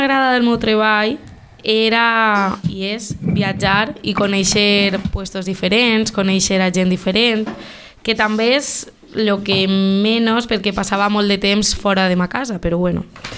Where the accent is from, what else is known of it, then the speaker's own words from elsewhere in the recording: Calp, Valencian Community, Spain; born there; Vas néixer a Calp.